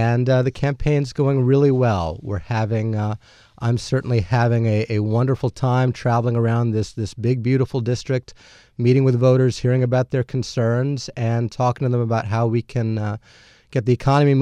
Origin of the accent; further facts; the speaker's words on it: New York, United States; I grew up in Ulster County here in the Hudson Valley and really had the opportunity to live the American dream. I'm a graduate of our public schools, Kingston High School.